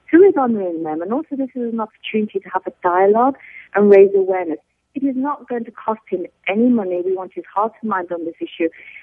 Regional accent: England, United Kingdom; born there; I was born in England.

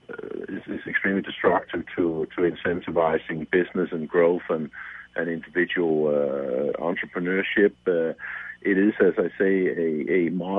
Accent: Denmark; English is a second language; where I come from Denmark

